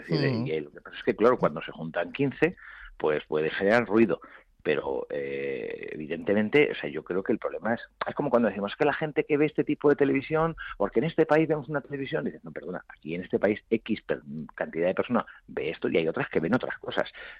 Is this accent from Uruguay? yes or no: no; Albacete, Castilla-La Mancha, Spain; also born or lived in Melilla; me fui con 6 años de Melilla. Y no he podido volver desde entonces. Y yo me he criado en Albacete